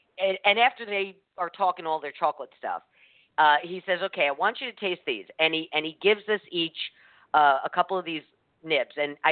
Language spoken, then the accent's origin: English; New York, United States; You know, we get growing up in New York, it was the Russell Stover here at See's Candy.